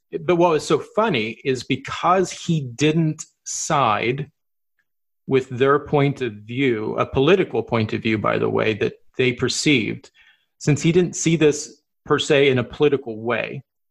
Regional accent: Oklahoma, United States; I'm a huge college football fan, and I'm originally from Oklahoma.

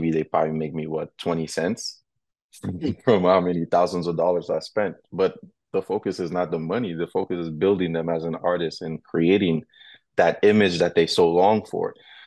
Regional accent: Sierra Leone; I'm from Sierra Leone, West Africa.

